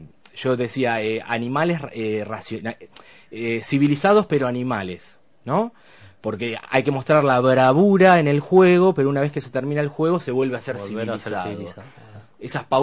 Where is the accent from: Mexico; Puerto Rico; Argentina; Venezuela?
Argentina; el que soy más argentino que, claro, los que me están mirando